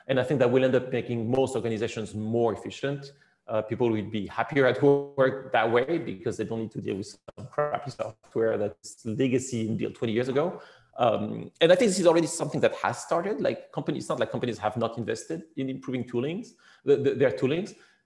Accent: France; I'm very passionate about my home country. And so I go there a lot and I try to, I would love to be more active in France at some point and move back

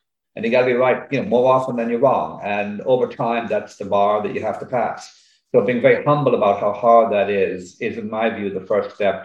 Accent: Ireland; also born or lived in United Kingdom; So, I'm Irish originally. I went to college in the UK.

